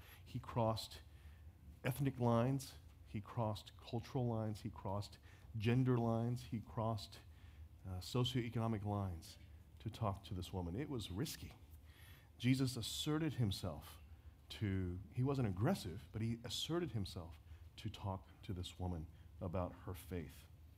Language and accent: English; Houston, Texas, United States; Those Dallas people, they're not like us Houstonian